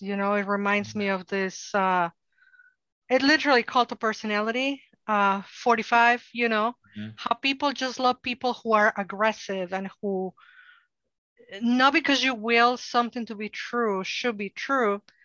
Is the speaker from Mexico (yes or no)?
yes; Mexico; And I am a Mexican from Mexico. I grew up in Mexico.